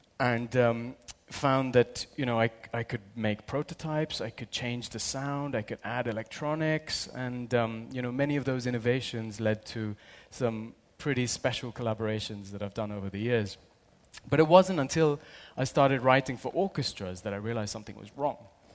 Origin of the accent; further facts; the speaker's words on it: London, United Kingdom; I grew up in London, listening to all kinds of music.